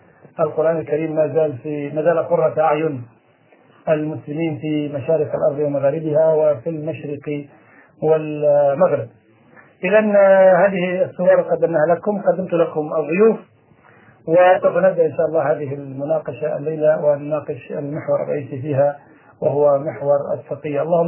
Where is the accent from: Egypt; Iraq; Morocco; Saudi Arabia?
Morocco; عندنا في ورش المغرب الأقصى